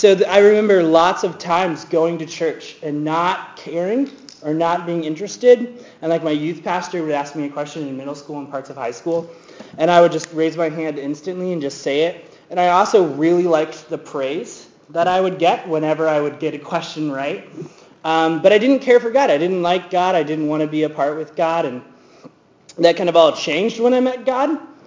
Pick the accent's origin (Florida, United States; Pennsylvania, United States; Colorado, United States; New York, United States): Florida, United States; Tallahassee; But I grew up in Tallahassee, Florida. I grew up kind of in the outskirts. I was homeschooled, and so like church was my community.